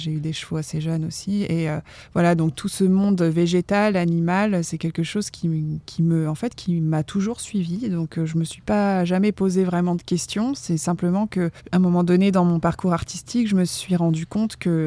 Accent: East France, France; moi je viens de l'Est de la France, on en parlait tout à l'heure au sujet de ces forêts, et donc j'ai grandi avec elle, avec la nature en général. C'est une région qui est assez rurale

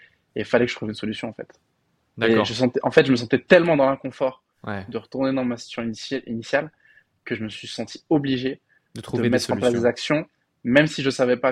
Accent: Paris, Île-de-France, France; Donc, moi, j'ai grandi à Paris, dans le 19e arrondissement.

